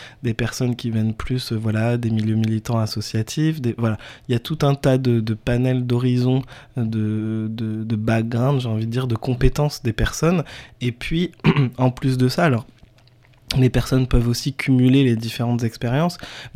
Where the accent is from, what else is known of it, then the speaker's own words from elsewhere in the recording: France; Moi, en tant que Français, je vais pas comprendre